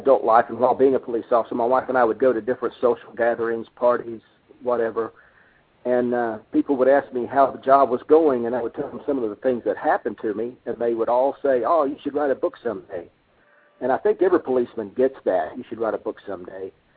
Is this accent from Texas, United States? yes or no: yes; Houston, Texas, United States; Well, I grew up in Houston, Texas, and decided I wanted to be a police officer